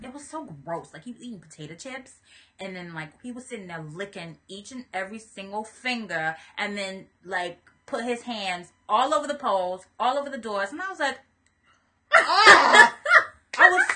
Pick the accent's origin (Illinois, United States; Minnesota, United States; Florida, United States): Florida, United States; Growing up in Florida, I'm going to tell you this right now.